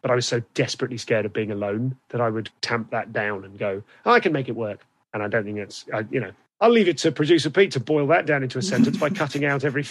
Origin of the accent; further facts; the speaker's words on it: Leamington Spa, West Midlands, United Kingdom; because I'm from Leamington Spa. You know, mediocre white men from Leamington don't talk like that, in all honesty.